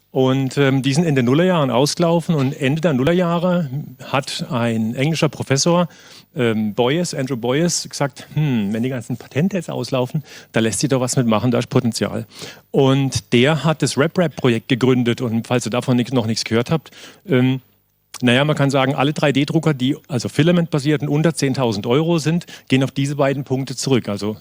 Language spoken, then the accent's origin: German; Southwest Germany, Germany; ich bin aus dem Südwesten, ich hoffe, er versteht mich trotzdem